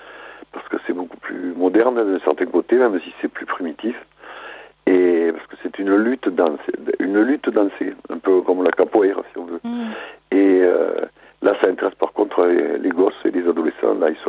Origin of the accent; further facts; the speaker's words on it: France; Je suis un bon français, mais je veux corriger la France de cette bêtise